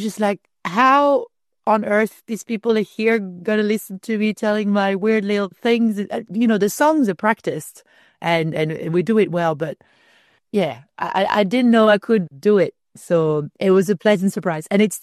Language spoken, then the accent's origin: English; France; English is a second language; starting a band in a country where you don't speak the native tongue, as good English as I speak, I'm still very French.